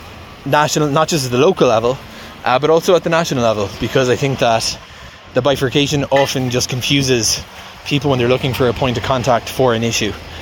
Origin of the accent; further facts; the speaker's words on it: Ireland; Where I grew up in Ireland, we have a system whereby you have elected representatives with constituencies